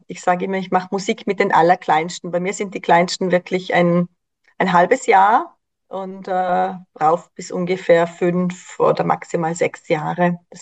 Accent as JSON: {"language": "German", "country": "Austria", "said": "bei uns in Österreich"}